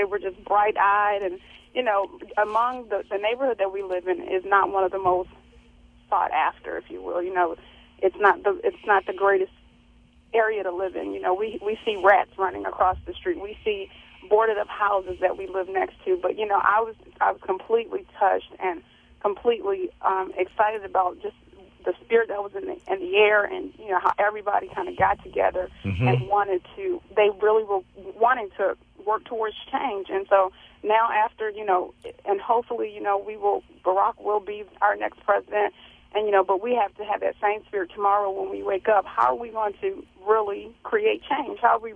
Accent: Baltimore, Maryland, United States; You know, in my community, I'm from East Baltimore, and it was just extremely exciting to see

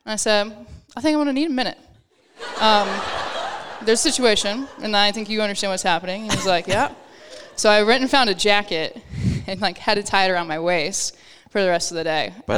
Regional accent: Fort Worth, Texas, United States; Yeah, so born and raised in Fort Worth, Texas. Grew up a pretty serious competitive dancer all my life.

